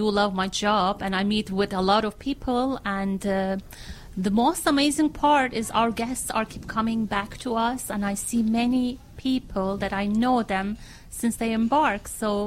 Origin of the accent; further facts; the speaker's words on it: Istanbul, Turkey; now in Kuşadası, Turkey; Well, I am from Istanbul, but a few years ago I moved to Kuşadası.